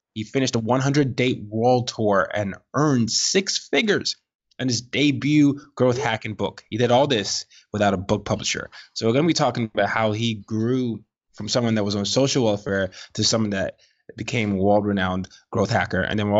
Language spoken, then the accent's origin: English; Nigeria; I also, I'm a Nigerian